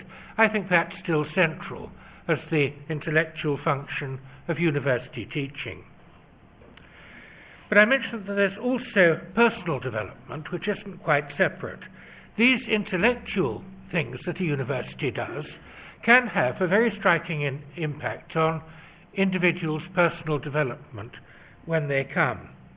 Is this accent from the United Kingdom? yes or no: yes; United Kingdom; And the other is that I'm British. We British are notorious for our insularity.